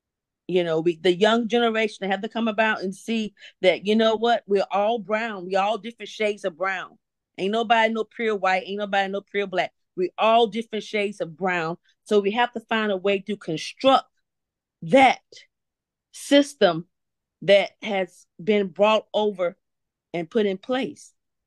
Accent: Durham, North Carolina, United States; 'Cause I grew up in North Carolina in Durham, and my parents moved to the suburbs, and we were the only black family in that neighborhood.

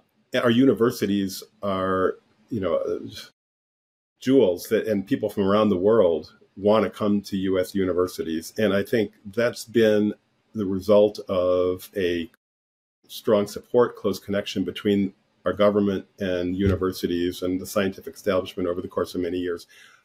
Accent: Michigan, United States; So I grew up in Michigan, and I learned

